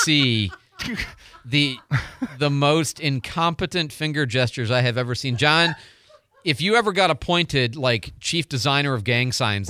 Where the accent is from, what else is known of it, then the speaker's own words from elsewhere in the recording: Illinois, United States; I'm from Illinois, so we hate Ohio State badly.